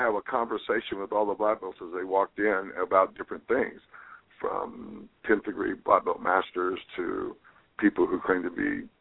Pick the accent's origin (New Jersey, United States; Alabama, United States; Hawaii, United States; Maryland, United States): Hawaii, United States; stories of how I came from Hawaii and just became … I'm known as.